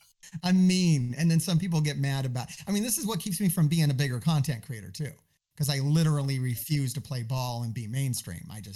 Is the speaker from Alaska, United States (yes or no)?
yes; Alaska, United States; I was born in Alaska, and Alaska is known to Alaskans as the New South.